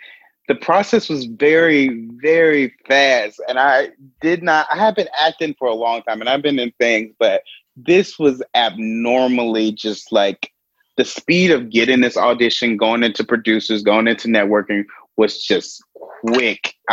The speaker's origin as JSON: {"language": "English", "town": "Atlanta", "region": "Georgia", "country": "United States", "said": "I'm from Atlanta."}